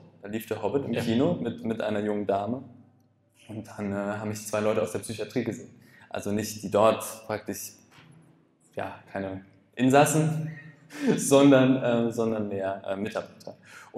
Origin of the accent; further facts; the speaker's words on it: Hesse, Germany; Wir kommen übrigens aus dem Rheingau.